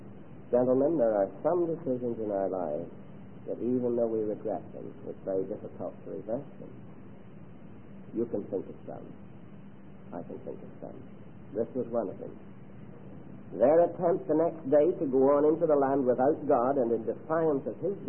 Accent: United Kingdom; when I was a child growing up in Britain

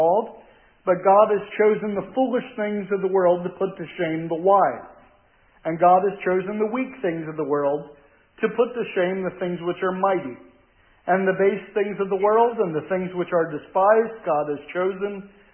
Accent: Pennsylvania, United States; She is from Iowa. I am from Berks County, Pennsylvania, and of course we met in Canada.

